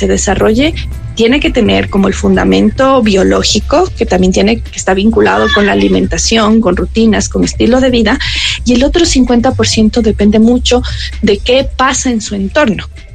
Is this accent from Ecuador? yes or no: yes; Ecuador; Somos ecuatorianos, nos gana esto de la viveza criolla